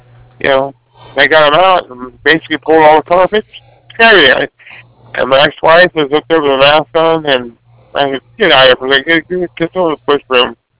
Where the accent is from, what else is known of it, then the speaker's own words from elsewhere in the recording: California, United States; And I'm a Californian, depending on the peninsula now.